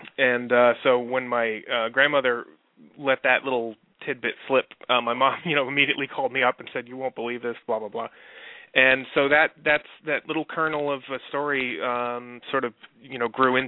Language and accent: English; New York, United States; She always wanted to live in New York, so I grew up in the New York area and had been traveling to Maine, and I lived there for a time